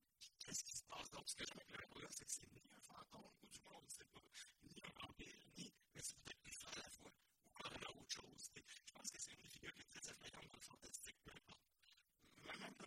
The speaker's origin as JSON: {"language": "French", "town": "Compton", "region": "Quebec", "country": "Canada", "tie": "born or raised there", "said": "En Estrie, à Comptonville, là d'où je viens, petit village de 3000 habitants"}